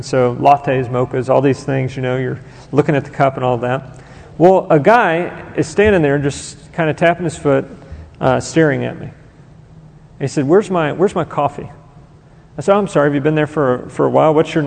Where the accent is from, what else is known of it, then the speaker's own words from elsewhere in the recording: Louisiana, United States; We came from Louisiana.